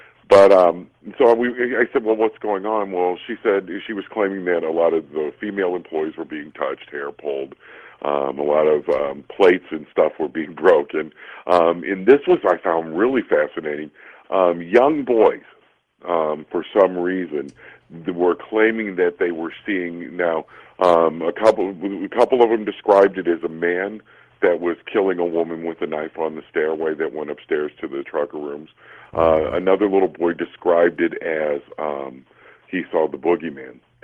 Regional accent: Washington, Missouri, United States; And since I grew up partially in Washington, Missouri, that's how it happened.

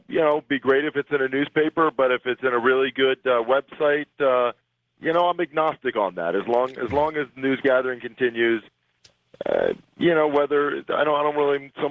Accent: Philadelphia, Pennsylvania, United States; born there; No, I was born in Philadelphia

